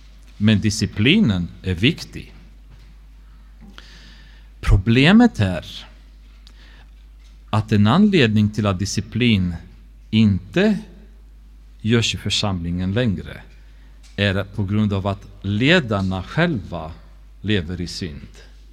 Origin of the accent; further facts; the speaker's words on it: Romania; det var när jag gick genom min församling hemma i Rumänien